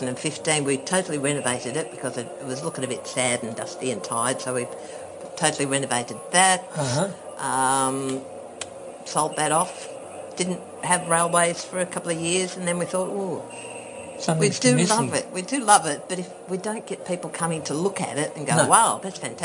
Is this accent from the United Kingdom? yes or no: yes; England, United Kingdom; born there; Because I was born in England and my husband's German.